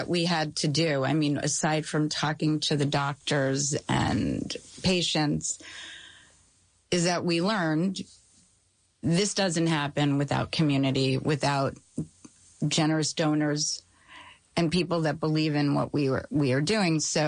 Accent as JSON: {"language": "English", "town": "Queens", "region": "New York", "country": "United States", "lives_now": "New Jersey, United States", "said": "I'm not from here either. I'm from Queens, from Forest Hills."}